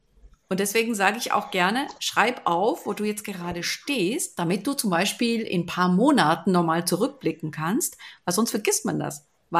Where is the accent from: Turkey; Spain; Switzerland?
Switzerland; Da tue ich echt meinen Hut vor dir abnehmen und sag Chapeau, wie wir das bei uns in der Schweiz sagen